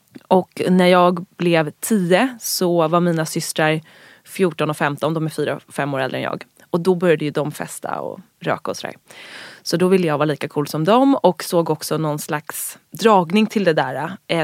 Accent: Dalarö, Stockholm County, Sweden; Jag är uppvuxen ute på Dalarö i skärgården, ett litet samhälle. Jag är uppvuxen med min mamma och mina två systrar.

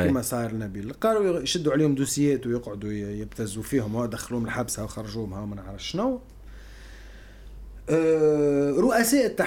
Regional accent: Tunisia; 90% من البرامج عندنا في تونس تولك شو،

